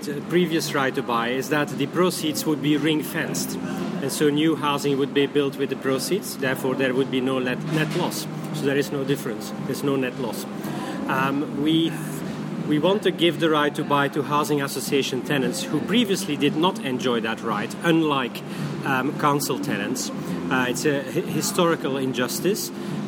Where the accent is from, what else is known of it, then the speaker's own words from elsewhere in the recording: Belgium; now in London, United Kingdom; I'm an immigrant from Belgium. I arrived in the UK in 1994, and I've lived here ever since in central London.